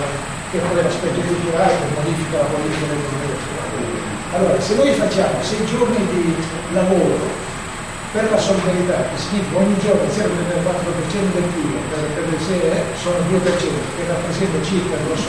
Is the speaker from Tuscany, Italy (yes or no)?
no; Novara, Piedmont, Italy; io sono di Novara, io sono di Novara